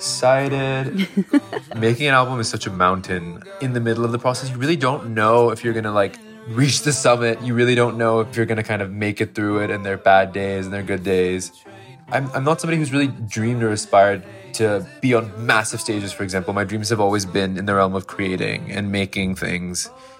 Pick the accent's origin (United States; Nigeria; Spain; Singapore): Singapore; I grew up in Singapore, queer in Singapore, and even now, it's not super accepted.